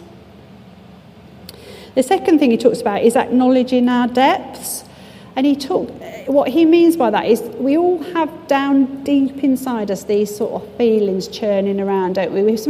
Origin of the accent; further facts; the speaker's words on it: United Kingdom; we are British, and we don't like the word pride, do we?